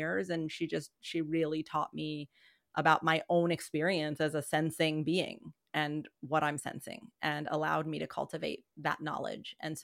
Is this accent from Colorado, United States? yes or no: yes; Colorado, United States; I grew up in Colorado for, you know, the formative part of my younger years.